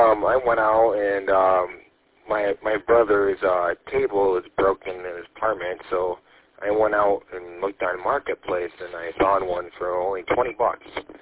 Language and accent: English; Emily City, Michigan, United States; now in Mayville, United States; I grew up in Emily City, Michigan, and parents got divorced when they got divorced, I moved out to Mayville, Michigan, and that's currently where I'm staying at right now